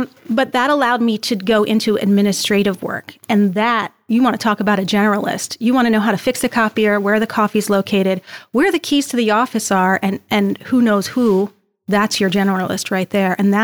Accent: New Jersey, United States; now in York, United States; So I moved back home. I'm from New Jersey, moved back home, commuted there for a while.

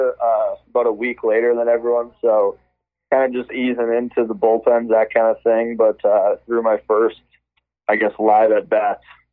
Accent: Munster, Saskatchewan, Canada; I was back home in my hometown of Munster in Saskatchewan, Canada.

